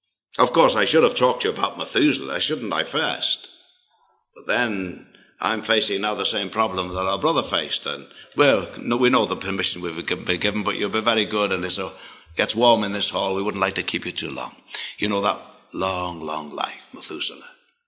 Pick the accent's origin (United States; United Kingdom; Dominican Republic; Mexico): United Kingdom; Liverpool, North West England; We had an old Welsh preacher who used to come to Liverpool, my hometown, years ago.